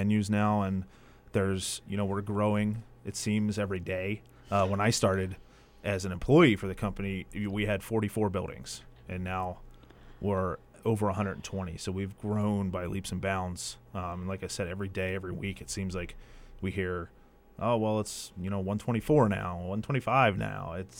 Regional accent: New Jersey, United States; I grew up in South Jersey, as I said, as pretty much bleeding orange and black my entire life.

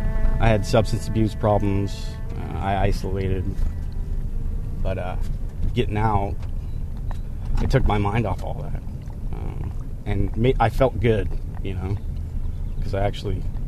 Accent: Boise, Idaho, United States; born there; I was born in Boise, Idaho.

